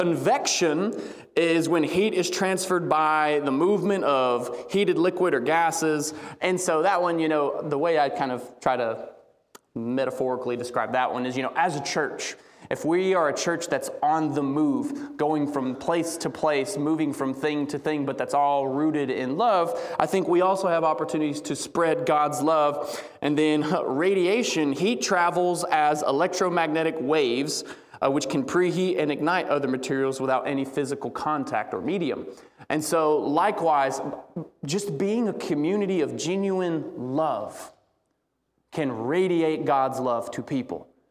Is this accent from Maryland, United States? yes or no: no; Alabama, United States; You know, I grew up in Alabama, so it's not very likely.